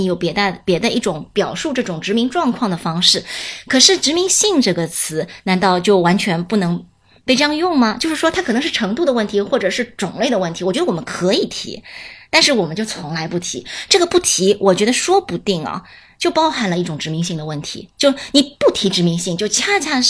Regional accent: Shanghai, China; 他听说我是上海来的以后，

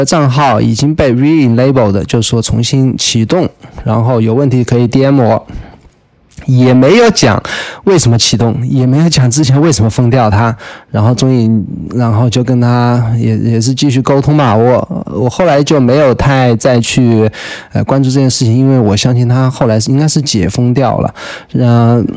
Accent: China; 可能对我们中国人是比较感兴趣和愿意使用的一些功能吧

